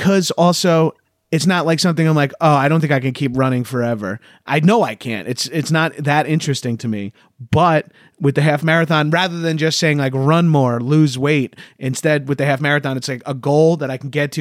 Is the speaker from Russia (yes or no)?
no; New York, United States; accent: New York; oh man, my New York accent came out.